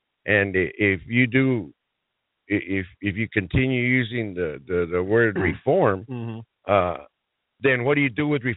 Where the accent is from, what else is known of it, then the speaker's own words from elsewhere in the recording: Las Cruces, New Mexico, United States; also born or lived in Arizona; Well, I was born here in Las Cruces, 1957. My family's from here. And I went to grade school here, and then I went to Arizona and got in the pipe fitting trade.